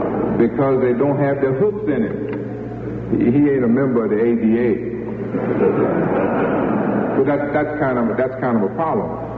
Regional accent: Georgia, United States; I'm from Georgia. And we sort of homeboys.

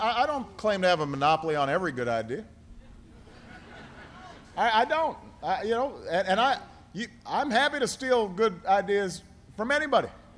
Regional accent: Illinois, United States; The first Republican president's a guy from my home state.

